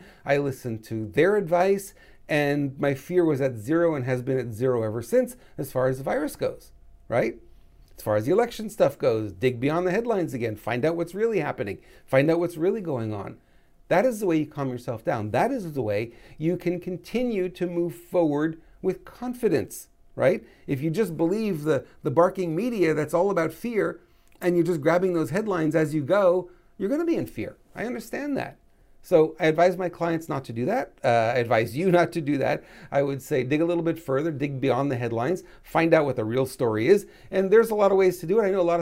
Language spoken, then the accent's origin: English; Montreal, Quebec, Canada; when I grew up in Montreal